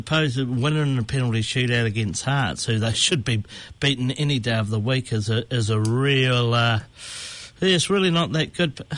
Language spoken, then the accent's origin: English; New Zealand; as a New Zealander